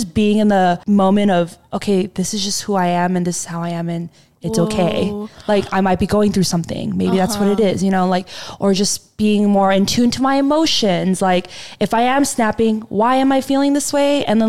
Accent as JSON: {"language": "English", "country": "United States", "said": "I feel like just being Korean American too, like, there is that bond, you know, like the whole church thing."}